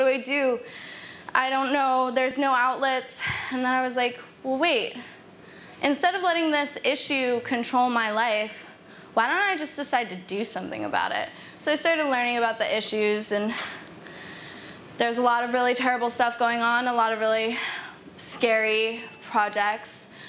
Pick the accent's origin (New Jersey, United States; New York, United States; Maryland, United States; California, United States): New York, United States; I'm 22 years old and I'm from New York